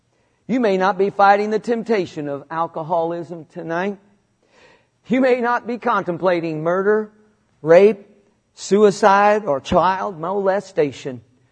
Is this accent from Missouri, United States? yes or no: yes; Missouri, United States; I'm from Missouri. I love it when you say amen.